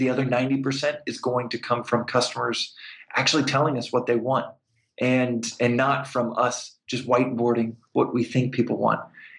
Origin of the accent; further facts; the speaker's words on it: Texas, United States; But I'm originally from Texas, originally and proudly from Texas.